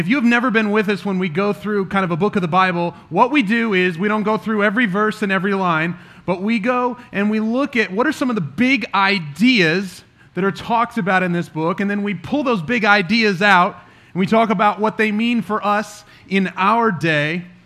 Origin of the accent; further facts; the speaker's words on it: United States; I mean, I'm an American. I pay my taxes.